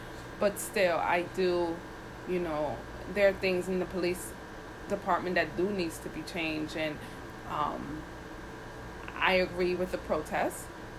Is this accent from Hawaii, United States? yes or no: no; New York City, New York, United States; Well, I was born in New York City. Both my parents are born and raised in Honduras. But I was raised in New York.